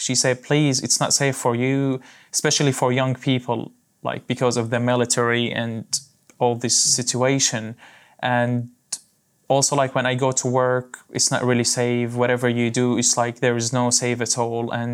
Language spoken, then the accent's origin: English; Damascus, Damascus Governorate, Syria; I was born in Damascus and the university I'm studying in Damascus as well.